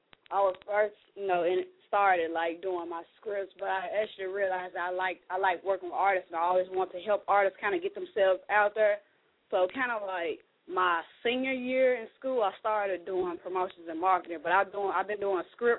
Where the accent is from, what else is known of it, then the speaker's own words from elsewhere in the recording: Memphis, Tennessee, United States; I'm actually from Memphis, Tennessee.